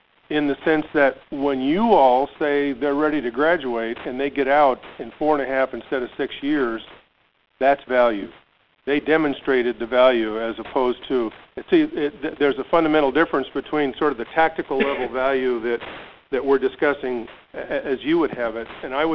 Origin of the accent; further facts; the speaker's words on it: Texas, United States; I know him. I'm from Texas.